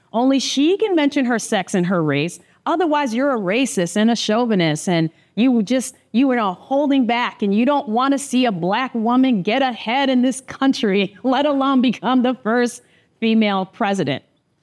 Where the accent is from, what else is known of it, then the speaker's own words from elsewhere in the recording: United States; I'm just like you. I'm an American who loves this country and wants to be grateful for this exceptional place, this United States of America.